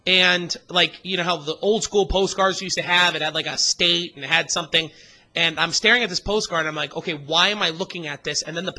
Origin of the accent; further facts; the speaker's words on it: Idaho, United States; now in Canada; I've been in Canada too long, and I'm from Idaho.